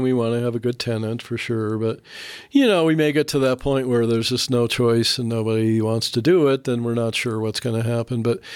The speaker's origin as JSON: {"language": "English", "town": "Akron", "region": "Ohio", "country": "United States", "said": "I came from Akron, Ohio, which was at the time tied with Tacoma, Washington for having the least number of sunny days per year."}